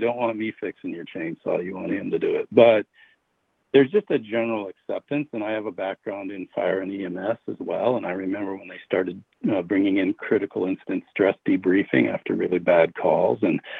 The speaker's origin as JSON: {"language": "English", "region": "Wisconsin", "country": "United States", "tie": "born or raised there", "said": "And I was born in Wisconsin Rapids, but when I was 2 years old, Dad switched careers and bought a farm up in Chippewa County, Wisconsin, north of New Auburn, Wisconsin."}